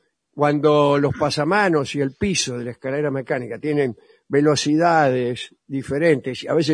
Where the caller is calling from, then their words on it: Córdoba, Argentina; de Córdoba.